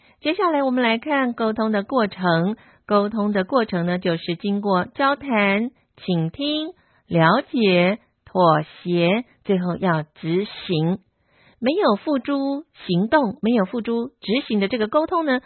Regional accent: China; 我们中国人啊，见了面最喜欢说的一句话就是吃饱没？

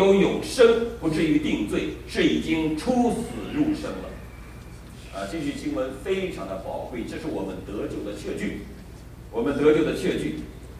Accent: China; 可是我们中国人呢，是最讨厌听这个死字的。

